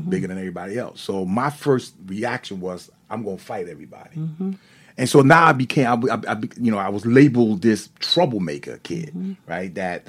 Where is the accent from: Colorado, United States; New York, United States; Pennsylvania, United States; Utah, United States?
New York, United States; New York City; accent: New York; Obviously, I sound like I'm from New York, you know, because that's different, right? You know what mm-hmm. I mean? Growing up in Brooklyn, New York, then, you know, I developed that, right?